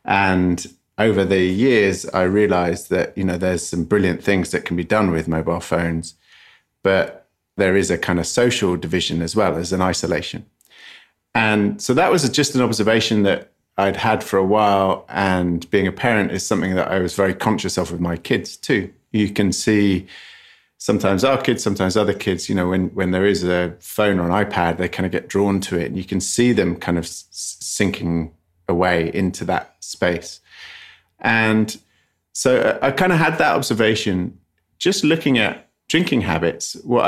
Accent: England, United Kingdom; now in Los Angeles, United States; as an English person who lives in Los Angeles

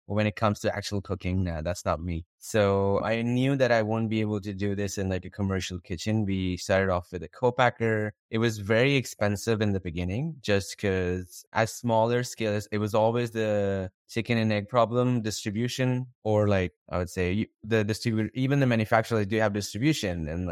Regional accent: India; now in United States; I'm originally actually from India and I've grown up eating vegetarian foods for the majority of my life. Moving to the US

